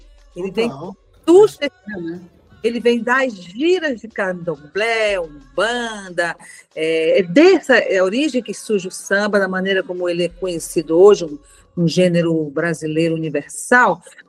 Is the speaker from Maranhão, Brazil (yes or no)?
yes; Maranhão, Brazil; eu quero mostrar o samba da minha terra, do Maranhão, até o Rio Grande do Sul.